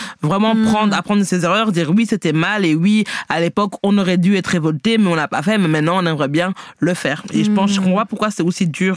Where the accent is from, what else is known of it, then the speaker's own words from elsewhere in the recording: Belgium; nous, on est belges.